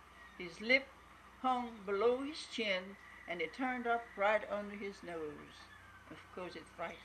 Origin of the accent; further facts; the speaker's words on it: Antwerp, Flanders, Belgium; also born or lived in Ghent / Brussels; now in United States; I was born in Antwerp, Belgium. I lived in Ghent, and I went to school in Brussels.